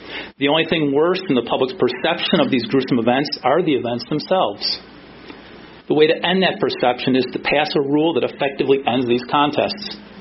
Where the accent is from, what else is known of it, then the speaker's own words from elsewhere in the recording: Fountain Hills, Arizona, United States; from Fountain Hills.